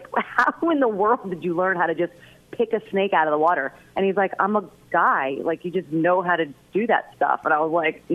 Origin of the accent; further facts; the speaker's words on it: Fort Lauderdale, Florida, United States; And I grew up in Fort Lauderdale, and I never got stung by a jellyfish.